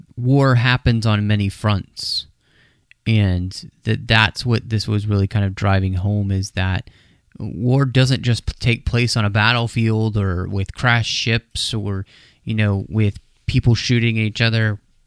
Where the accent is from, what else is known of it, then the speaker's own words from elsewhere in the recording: Texas, United States; Man, we're in a bunch of goose poop now. And I'm from Texas, so I can say that.